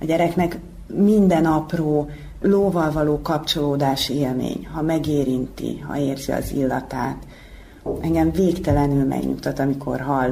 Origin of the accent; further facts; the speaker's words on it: Törökszentmiklós, Jász-Nagykun-Szolnok, Hungary; born there; Szolnok mellett születtem, Törökszent Miklóson